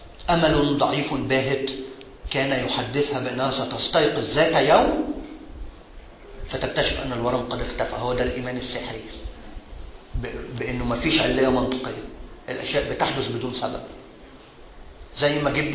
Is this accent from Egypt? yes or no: yes; Egypt; أطرحه لينا كمصريين